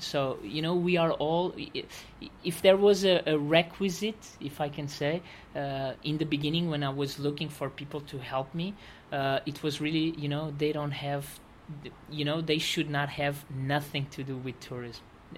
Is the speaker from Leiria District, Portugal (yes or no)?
no; Lisbon, Portugal; I was born and raised in Lisbon.